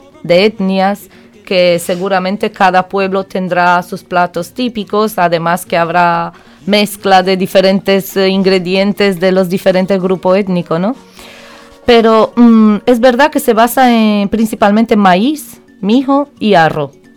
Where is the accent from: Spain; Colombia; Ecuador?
Spain; Nosotros como somos de España y solemos tapear